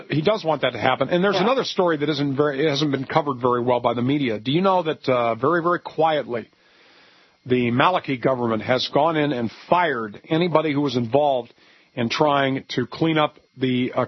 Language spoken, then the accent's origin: English; Los Angeles, California, United States; I grew up in West Los Angeles. Anybody in West L.A. listening, I grew up near Roxbury Park.